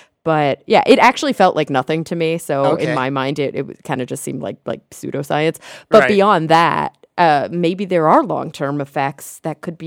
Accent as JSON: {"language": "English", "region": "Texas", "country": "United States", "said": "I'm a Texan, I eat red meat constantly"}